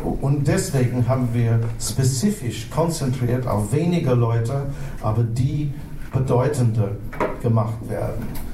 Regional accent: England, United Kingdom; German is a second language; nicht auch als Engländer kann ich sagen, nicht Monarch ist wichtig.

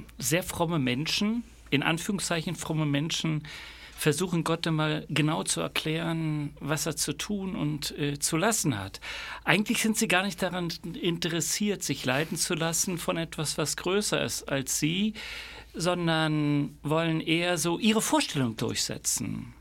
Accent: Berlin, Germany; Denn ich komme aus Ost-Berlin. Das ist sozusagen, wenn man so will, eine Hochburg des Atheismus. Jetzt bin ich aber im frommen Süden gelandet.

